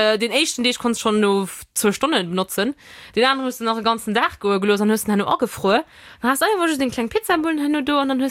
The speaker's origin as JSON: {"language": "German", "country": "United States", "said": "Ich bin eine Amerikanerin"}